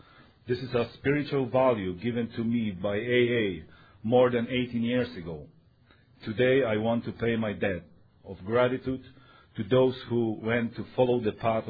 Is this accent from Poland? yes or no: yes; Poland; English is a second language; I am alcoholic from Poland.